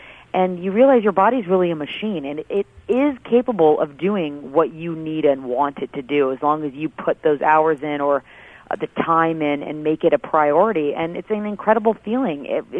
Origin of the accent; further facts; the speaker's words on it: Washington, United States; I grew up outdoors in Washington State, so I was always swimming in the lake or riding my bike around the lake